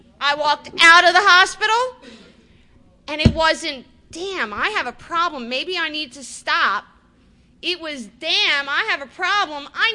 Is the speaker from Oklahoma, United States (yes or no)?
no; Philadelphia, Pennsylvania, United States; I'm from Philly, but I got clean in Baltimore. I went to rehab in Baltimore and I stayed and I lived down here for 3 years.